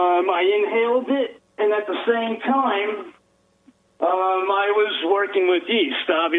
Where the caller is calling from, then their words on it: Billings, Montana, United States; I'm in Billings, Montana there, Butch.